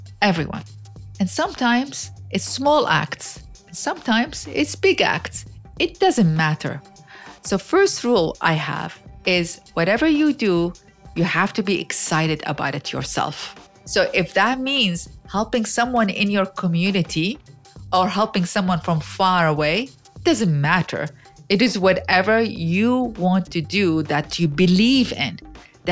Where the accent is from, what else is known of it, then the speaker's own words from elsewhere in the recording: Iraq; English is a second language; Well, I grew up in a war zone. I grew up in Iraq, and when I was a child, there was a war between Iraq and Iran.